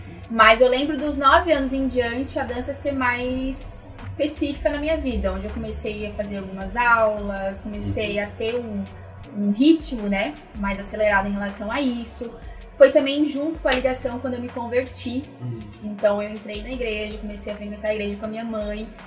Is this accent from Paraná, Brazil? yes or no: no; Joinville, Santa Catarina, Brazil; Porque eu sou de Joinville, onde tem, né, o maior festival de dança do mundo.